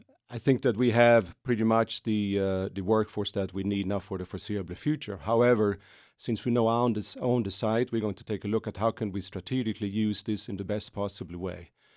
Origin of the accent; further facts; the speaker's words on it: Sweden; English is a second language; Growing up in Sweden, everyone is interested in hockey.